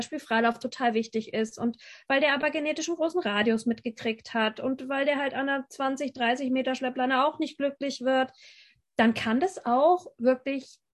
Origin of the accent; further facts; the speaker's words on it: Erlangen, Bavaria, Germany; Ich komme aus Erlangen bei Nürnberg, arbeite da als Hundetrainerin, Dozentin und Autorin.